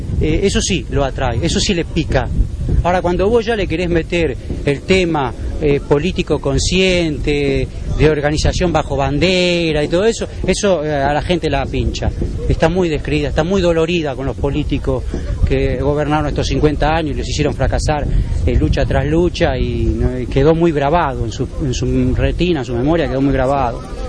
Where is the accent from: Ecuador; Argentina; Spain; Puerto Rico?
Argentina; El Jagüel, Buenos Aires Province; Yo soy de Jagüel, vivo acá, vivo a 8 cuadras acá.